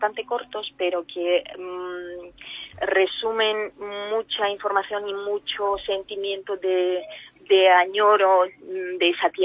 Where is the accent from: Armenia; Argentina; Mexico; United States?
Armenia; Cuando me preguntan de dónde soy, digo de Armenia